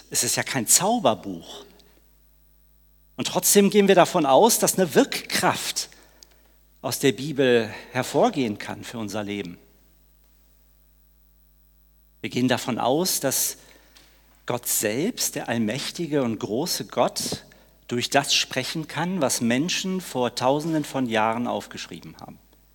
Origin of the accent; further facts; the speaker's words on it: Witten, North Rhine-Westphalia, Germany; Ich selbst komme aus dem Pott, ich bin in Witten an der Ruhr geboren